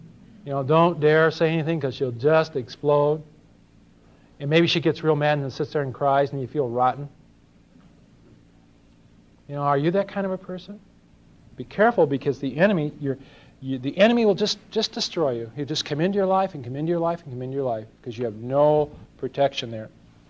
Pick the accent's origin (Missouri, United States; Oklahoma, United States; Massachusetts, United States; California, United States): California, United States; Los Angeles; I've been around Jewish people most all of my life growing up in Los Angeles.